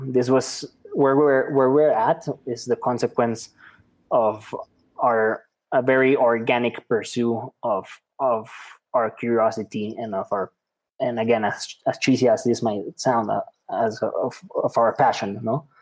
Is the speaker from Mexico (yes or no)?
yes; Mexico; English is a second language; moved away as an adult; we're native from Mexico and we began doing them here, but I mean, we're curious, energetic. And so then at some point our country looked small and there were many other parts to explore.